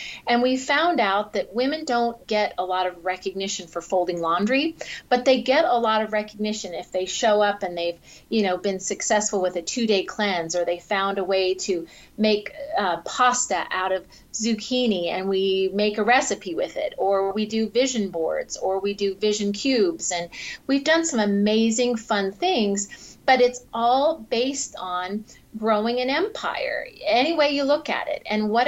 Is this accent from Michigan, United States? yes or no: no; Boise, Idaho, United States; now in Arizona, United States; I'm from Idaho and I moved to Arizona.